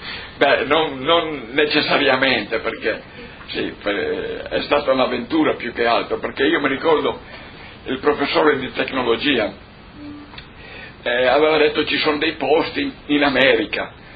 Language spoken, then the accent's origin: Italian; Savogna, Friuli-Venezia Giulia, Italy; born there; sono nato a Savogna, vicino Cividale, nel 1935.